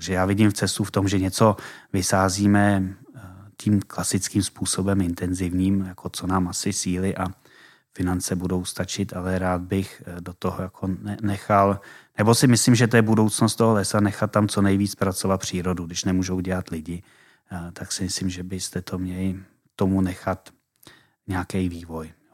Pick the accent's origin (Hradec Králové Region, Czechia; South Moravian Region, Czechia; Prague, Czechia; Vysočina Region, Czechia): Vysočina Region, Czechia; já jsem z Vysočiny, tak to, že někdo na severní Moravě se mě netýká, to je nějaký jiný kraj, jiný podmínky